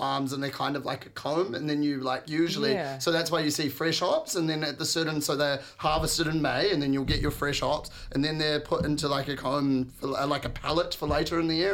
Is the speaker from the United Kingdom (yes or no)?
no; Waihi, Waikato, New Zealand; I think because I'm from Waihi and I'm Waikato till I die kato